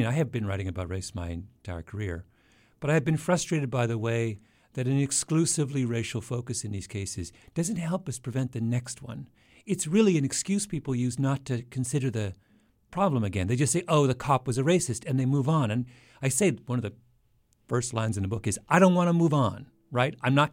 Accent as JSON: {"language": "English", "country": "Canada", "said": "as this is most distressing to me as a Canadian"}